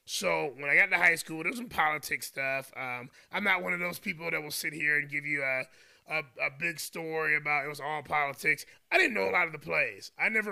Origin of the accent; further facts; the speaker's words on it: Durham, North Carolina, United States; also born or lived in Raleigh; I'm a kid that I grew up in the Durham, Raleigh, North Carolina area. I used to hang with my cousins more in Raleigh side. But I was born in Durham.